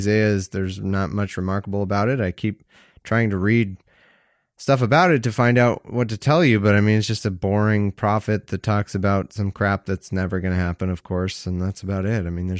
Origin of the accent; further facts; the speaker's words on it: United States; accent: American; My American accent says haughty daughters, which sounds like haughty, like H-O-T-T-I-E